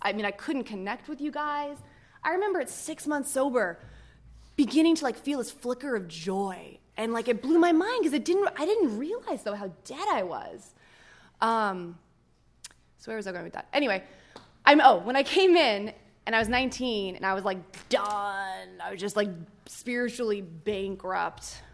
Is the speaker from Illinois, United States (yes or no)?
no; Los Angeles, California, United States; I'm from Los Angeles, so I was back home, and went to a woman's retreat